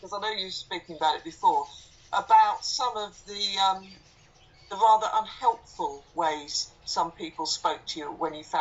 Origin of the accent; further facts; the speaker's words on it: East of England, United Kingdom; I was brought up in Suffolk where all the American bases are. So we had a lot of Americans live in the village where we were.